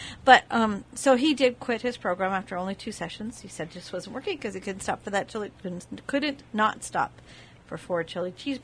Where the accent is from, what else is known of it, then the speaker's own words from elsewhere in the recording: Iowa, United States; I grew up in Iowa where my father was a farmer